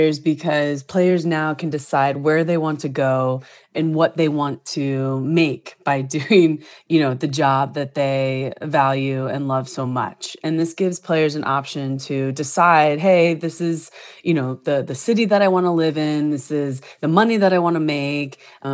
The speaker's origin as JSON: {"language": "English", "town": "Washington", "region": "District of Columbia", "country": "United States", "tie": "born or raised there", "said": "I was in Washington, D.C. I was playing for my hometown team"}